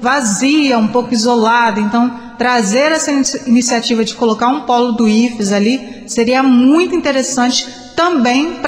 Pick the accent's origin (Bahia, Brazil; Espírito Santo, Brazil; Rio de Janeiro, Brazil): Espírito Santo, Brazil; E eu, como moradora de Jardim da Penha, reitor, e não só como moradora de Jardim da Penha, mas também como capixaba